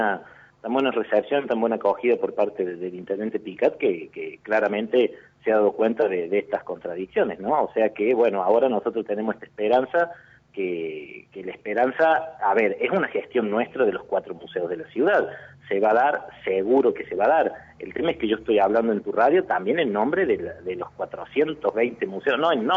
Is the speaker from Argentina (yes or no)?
yes; La Para, Córdoba, Argentina; Por ejemplo, en mi pueblo, en La Para, el museo local abre de lunes a viernes para consultas